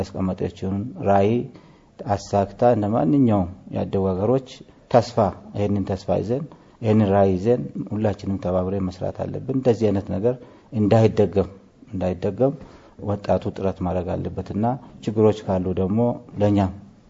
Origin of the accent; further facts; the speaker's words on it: Oromia, Ethiopia; እንደዚህ ሰልፍ ምናምን ሳይሆን እኔ ኦሮሞ ነኝ ብዬ ለማናገርም የሚያስፈራበት ጊዜ ነበር።